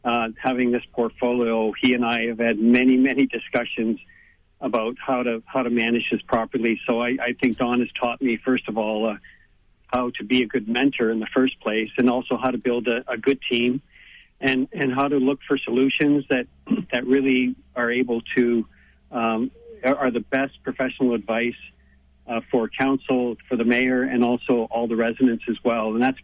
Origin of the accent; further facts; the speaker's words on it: Chatham-Kent, Ontario, Canada; I was born and raised in Chatham Kent. I've raised my family here